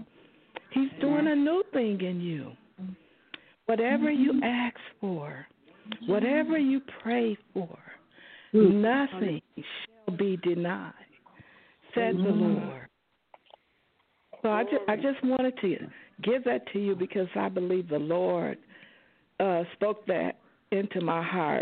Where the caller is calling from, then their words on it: Richland Park, Illinois, United States; I'm calling from Richland Park, Illinois